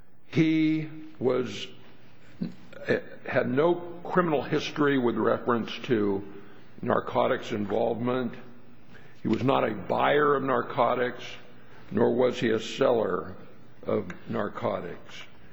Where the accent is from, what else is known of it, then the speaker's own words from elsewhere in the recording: Fresno, California, United States; I'm an attorney from Fresno, California